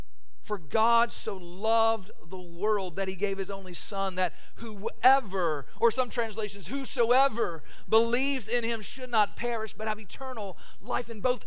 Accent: Bowling Green, Kentucky, United States; I grew up in Bowling Green, Kentucky, just down the road from Mammoth Cave.

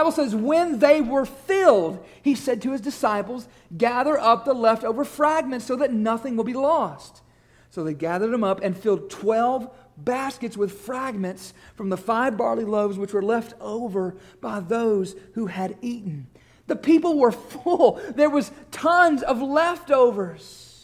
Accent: Kentucky, United States; I know I'm from Kentucky. I know that I'm a Kentucky fan

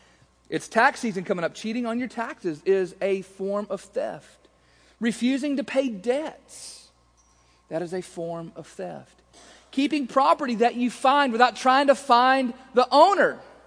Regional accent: Richardsville, Kentucky, United States; I grew up out in Richardsville, out in Anna, and at the corner of 185 and Anna Sand Hill Road, there used to be a store called Pruitt's Grocery.

